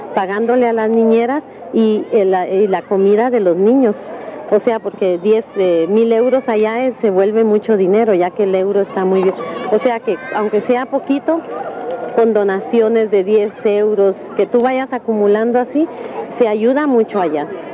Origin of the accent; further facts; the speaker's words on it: Guatemala; una forma de apoyar pequeños proyectos en mi país, en Guatemala